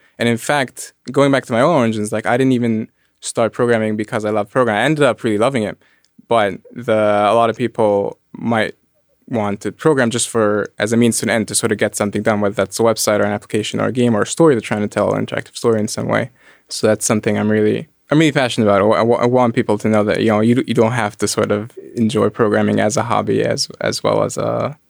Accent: Egypt; And so growing up in Egypt, I'm a Muslim, I don't drink.

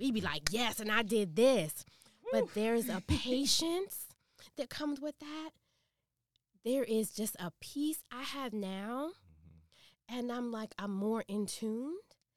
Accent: Washington, District of Columbia, United States; When I was younger, I always wanted to go into news because I grew up in D.C.

